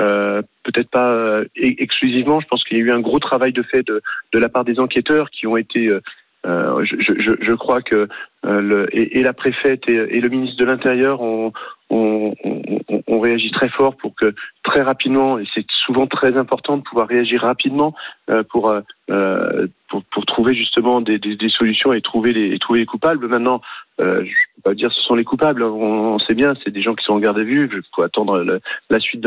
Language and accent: French; Viry, France; born there; je suis né à Viry.